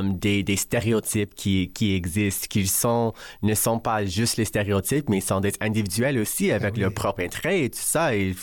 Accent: Ottawa, Ontario, Canada; now in Montreal, Canada; Moi, j'ai grandi à Ottawa, mais je suis maintenant à Montréal.

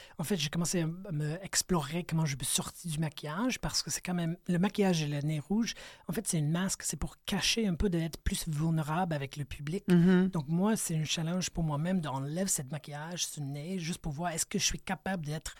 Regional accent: United States; now in Canada; Moi, je viens des États-Unis, je suis désolée.

